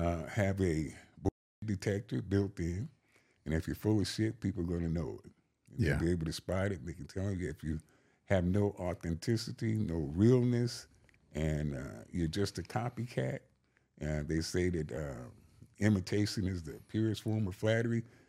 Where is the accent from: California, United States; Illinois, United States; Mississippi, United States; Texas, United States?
California, United States; Compton; also born or lived in Arkansas; Yes, raised in Compton, born in Arkansas.